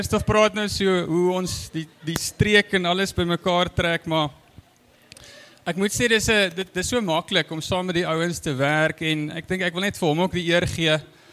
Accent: Free State, South Africa; Ek kom uit die Vrystaat uit, en ek het daar tussen in die Mielielande groot geword, baie dankbaar vir oggend dat ek in Afrikaans kan bedien.

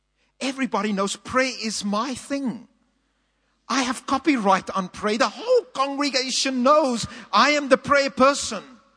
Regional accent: South Africa; And one of the strangest things about being a South African and being within the church world is that we often compete spiritually with one another.

